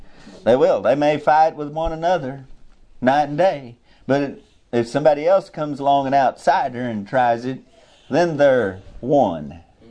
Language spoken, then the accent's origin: English; United States; And that's what I am. Before I'm an American, I'm a Christian.